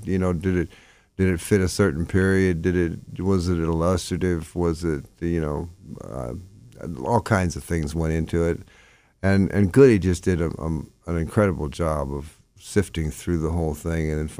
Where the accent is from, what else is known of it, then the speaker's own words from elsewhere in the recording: New Orleans, Louisiana, United States; We went down to New Orleans, my hometown, and worked in the studio.